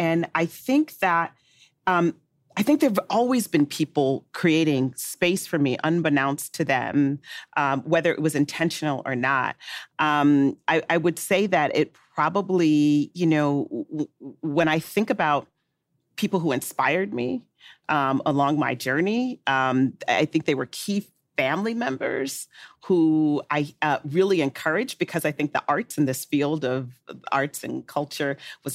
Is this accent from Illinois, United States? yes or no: yes; Chicago, Illinois, United States; The next group I was in was called … because I'm from Chi-Town and my partner in the group, Meredith, was from New Jersey, the Garden State.